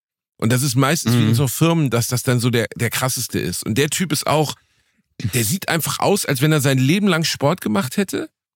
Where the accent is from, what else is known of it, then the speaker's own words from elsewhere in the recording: Gelsenkirchen, North Rhine-Westphalia, Germany; Ich komme aus Gelsenkirchen, Digga.